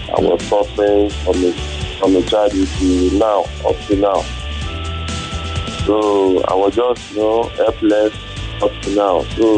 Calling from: Lagos, Nigeria; I'm calling from Lagos.

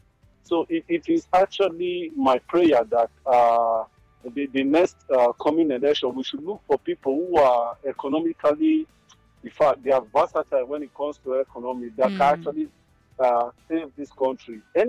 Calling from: Czechia; From Czech Republic.

